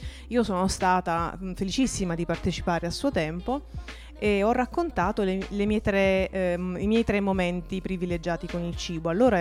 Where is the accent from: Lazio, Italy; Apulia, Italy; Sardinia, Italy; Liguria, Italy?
Apulia, Italy; Taranto; Io dico, da donna del sud, perché io sono pugliese di origini, quindi